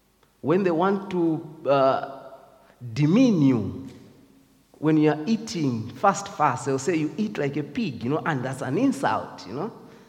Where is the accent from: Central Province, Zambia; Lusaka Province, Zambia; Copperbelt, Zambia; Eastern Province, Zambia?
Eastern Province, Zambia; So growing up in Zambia, where I come from, the eastern part of Zambia, where my mother originates